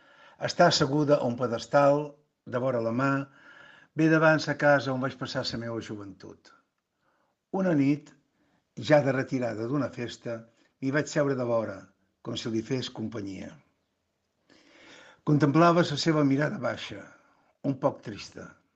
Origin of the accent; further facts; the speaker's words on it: Balearic Islands, Spain; sóc un menorquí que, quan un diumenge és a Barcelona, li agrada anar a la plaça de la catedral